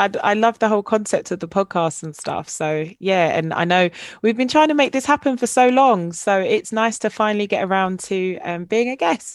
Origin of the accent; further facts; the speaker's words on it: Jamaica; I'm Jamaican, I'm so proud of my heritage.